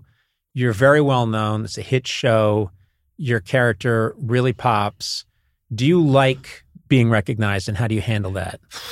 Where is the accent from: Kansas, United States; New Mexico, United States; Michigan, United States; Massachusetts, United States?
Massachusetts, United States; Boston; I grew up in Boston and Red Sox, of course, are everything.